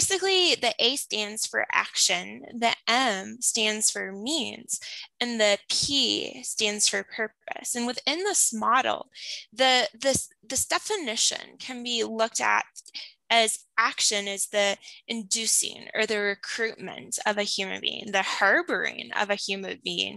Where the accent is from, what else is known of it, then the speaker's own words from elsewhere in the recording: Toronto, Ontario, Canada; born there; I was born in Toronto. I was born in one of the major hospitals in downtown Toronto.